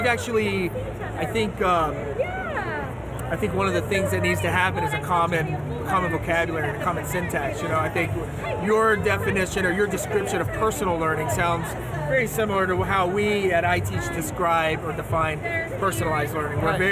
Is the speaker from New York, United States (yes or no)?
no; Dallas, Texas, United States; I grew up out in Dallas, Texas, and I'm in the process of maybe planning a trip